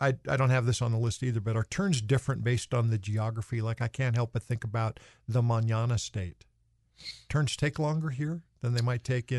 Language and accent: English; United States; So I'm an American. You're an American.